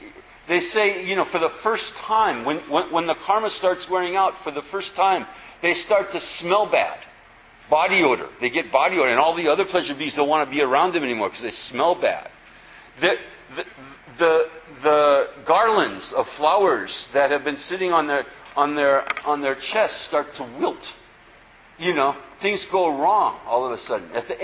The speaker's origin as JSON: {"language": "English", "country": "United States", "said": "And, you know, I'm an American and all."}